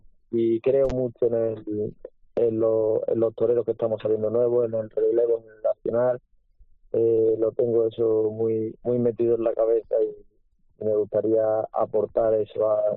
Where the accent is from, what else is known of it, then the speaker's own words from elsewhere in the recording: Seville, Andalusia, Spain; Bueno, pues al final Sevilla, mi tierra, Morante, el torero con mayor fuerza de Sevilla